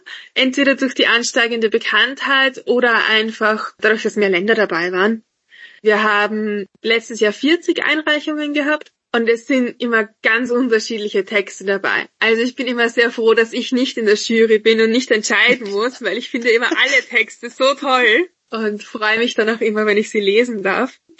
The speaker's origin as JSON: {"language": "German", "country": "Austria", "said": "Wir kommen ja alle aus Österreich."}